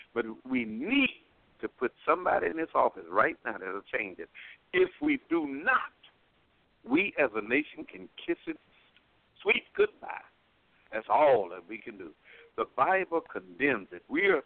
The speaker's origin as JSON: {"language": "English", "country": "United States", "tie": "born or raised there", "said": "I'm growing up in America was a wonderful thing for my age group now, in the 60s."}